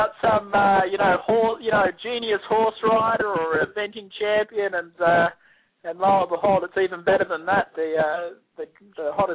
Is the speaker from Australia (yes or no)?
yes; Sydney, New South Wales, Australia; moved away as an adult; now in Unionville, United States; I'm 30 years old. I was born and bred in Sydney, Australia, and moved to the United States a couple of years ago, and I ride eventing horses in Pennsylvania, Unionville, Pennsylvania.